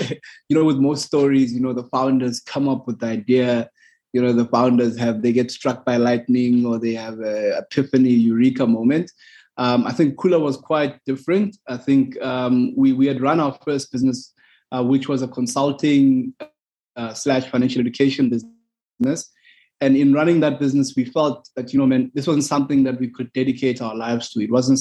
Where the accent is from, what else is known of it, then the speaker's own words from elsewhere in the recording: South Africa; Kangala, RTP, Section B 7036. I grew up there all my life. First lived in a shack, then lived in an RDP house.